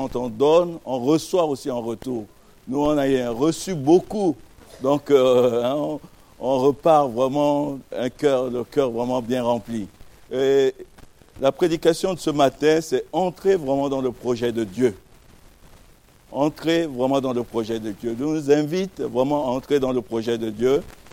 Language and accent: French; Montpellier, Occitanie, France; donc on vient de Montpellier, je suis pasteur à Montpellier